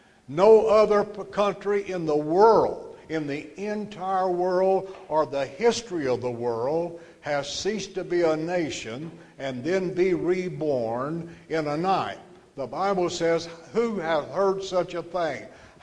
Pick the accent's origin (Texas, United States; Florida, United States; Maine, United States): Texas, United States; Amarillo; I'm from Amarillo, Texas.